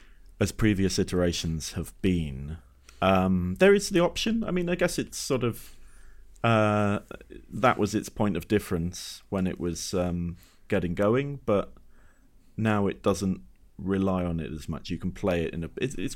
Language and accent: English; Exeter, South West England, United Kingdom; which is a nice touch for me as I grew up in Exeter.